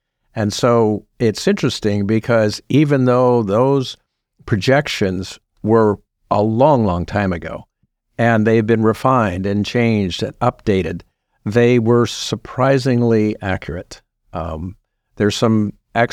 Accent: Illinois, United States; I grew up in Illinois, and that's where I learned to love the ocean.

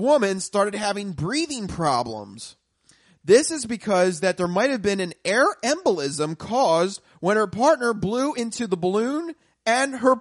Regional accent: Norristown, Pennsylvania, United States; Welcome to my hometown, ladies and gentlemen. This is what we have to offer.

